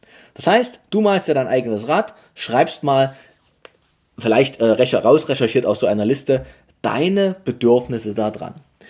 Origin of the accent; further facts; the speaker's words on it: Saxony, Germany; wie man bei uns in Sachsen so sagt.